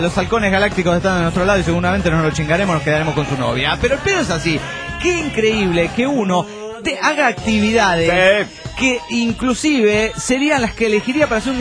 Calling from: El Bolsón, Argentina; del Bolsón Argentina.

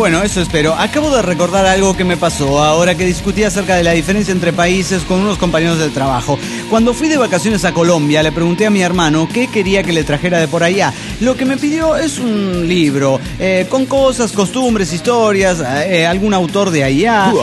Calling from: León, Guanajuato, Mexico; de León, Guanajuato.

